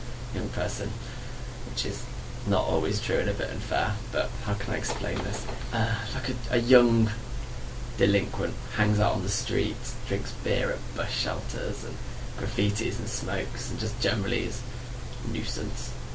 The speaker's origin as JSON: {"language": "English", "town": "Coventry", "region": "West Midlands", "country": "United Kingdom", "said": "I come from Coventry, which is in the middle of Britain, kind of by Birmingham, but relatively near to Stratford as well."}